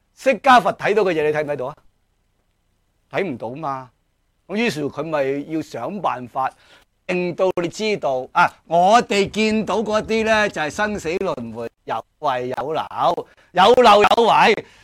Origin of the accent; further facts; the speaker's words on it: China; 我哋中国人攞杯锤嚟啊